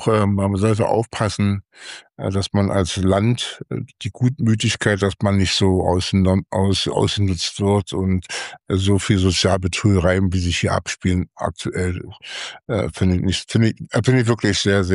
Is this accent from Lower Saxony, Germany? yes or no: no; North Rhine-Westphalia, Germany; Hier am Niederrhein in meinem Heimatort